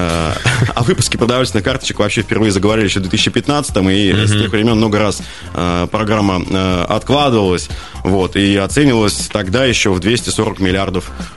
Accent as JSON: {"language": "Russian", "town": "Krasnoyarsk", "region": "Krasnoyarsk Krai", "country": "Russia", "said": "как автолюбитель, как красноярец, как журналист"}